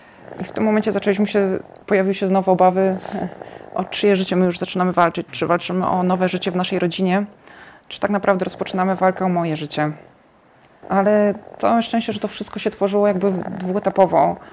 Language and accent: Polish; Kraków, Lesser Poland, Poland; pochodzimy z Krakowa i należymy do parafii Matki Bożej Błogosławionego Macierzyństwa.